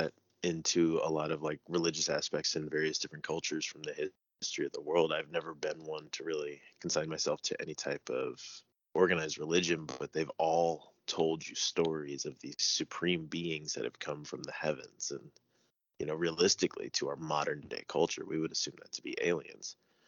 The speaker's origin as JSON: {"language": "English", "region": "East Coast", "country": "United States", "tie": "born or raised there", "said": "And I grew up on the East Coast and stuff, and I've always heard more of the alien sightings and stuff out west."}